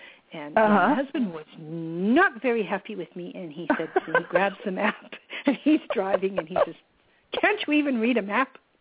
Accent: Western Canada, Canada; we're Canadians, and we're from Western Canada, and we don't have freeways the way you guys have freeways

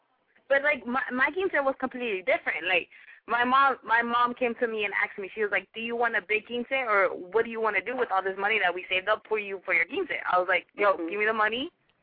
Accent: Miami, Florida, United States; born there; first language Spanish; English is a second language; It's funny because when I was born in Miami, Florida, so I grew up speaking mostly Spanish. When I went to school, I had to go to Esau because I had no idea what the fuck English was.

